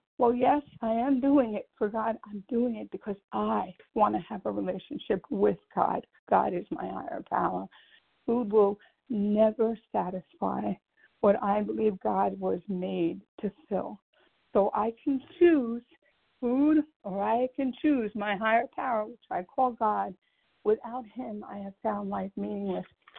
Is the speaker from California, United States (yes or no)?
no; New York, United States; Yes, it's … I am from New York.